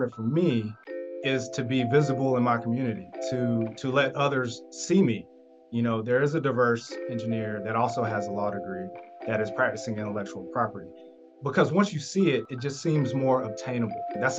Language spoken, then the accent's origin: English; Georgia, United States; I'm a Georgia boy. I was raised in Georgia, not born here, but definitely raised.